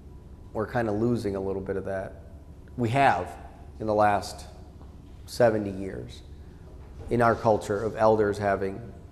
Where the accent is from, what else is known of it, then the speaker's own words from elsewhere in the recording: Boston, Massachusetts, United States; I grew up in Boston